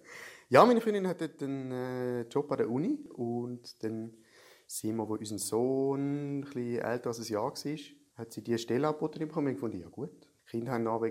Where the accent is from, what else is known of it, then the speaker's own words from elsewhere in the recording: Thurgau, Switzerland; also born or lived in Schaffhausen; die ersten 11 Jahre von meinem Leben habe ich im Thurgau gewohnt, also in Schlattingen. Schlattingen ist aber, es ist eigentlich nur geografisch, Thurgau mental ist es Schaffhausen. Also so drum, ich sehe mich eigentlich immer so als Schaffhauser Aszendent Thurgauer.